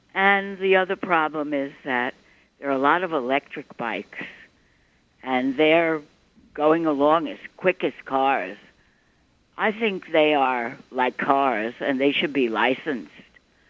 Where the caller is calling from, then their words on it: Manhattan, New York, United States; I'm calling from Manhattan.